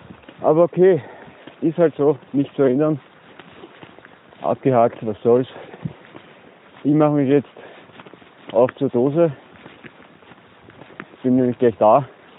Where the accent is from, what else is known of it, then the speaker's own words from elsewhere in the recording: Austria; der bei uns in Österreich mit bis zu 15.000 Euro geahndet werden kann.